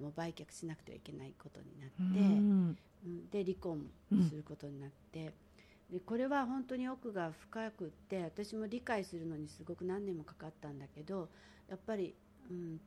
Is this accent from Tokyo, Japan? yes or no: yes; Tokyo, Japan; born there; 私なんか東京で生まれてなんだかんだあってもこう守られてきた、うん、日本人にこの時代生まれてるっていうのはある程度祝福ですよ ね、